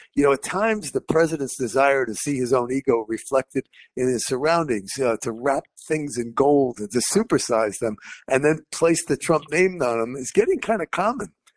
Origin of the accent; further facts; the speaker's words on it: Miami, Florida, United States; You know, Jimmy, Biscayne Bay was my old stomping ground. My father had a small fishing boat with a small outboard engine.